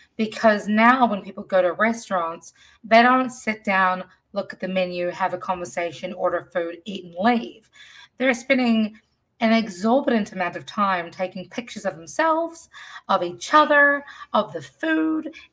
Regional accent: New Zealand; I was raised in New Zealand

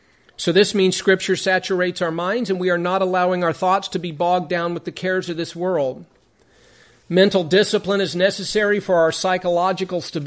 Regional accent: Las Vegas, Nevada, United States; And I know when I was growing up in Vegas, for the years that I was there

